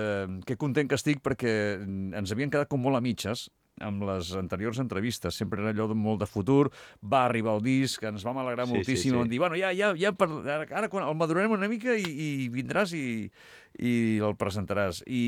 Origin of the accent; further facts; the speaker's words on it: Sant Quintí de Mediona, Catalonia, Spain; Jo recordo fins i tot Sant Quintí de Mediona, el meu poble